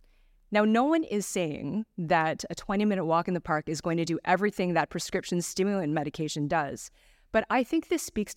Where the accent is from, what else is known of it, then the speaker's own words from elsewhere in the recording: Toronto, Ontario, Canada; now in Vancouver, Canada; Even though I now live in Vancouver, I was born and raised in Toronto. In the 1980s, the eastern edge of the city where I lived was majority white.